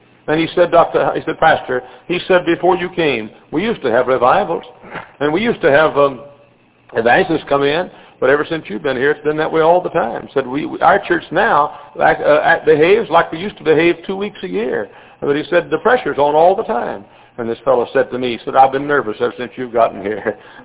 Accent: Dallas, Texas, United States; And I could say, I grew up in Oak Cliff, in southwest Dallas. And Dr. Rice started the Galilean Baptist Church there when I was a little boy.

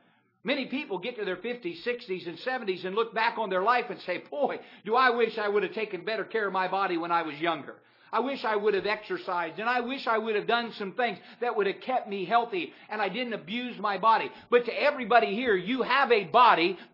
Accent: United States; I'm glad I'm an American.

